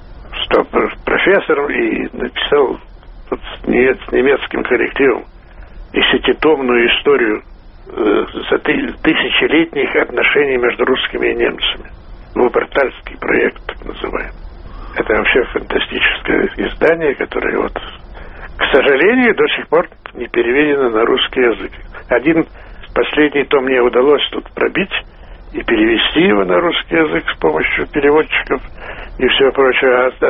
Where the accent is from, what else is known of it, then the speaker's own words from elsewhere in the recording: Kyiv, Ukraine; now in Moscow, Russia; я приехал в Сокольники из Киева. Я школу кончал в Киеве, немецкую, потом учился на рафаке, потом приехал в Москву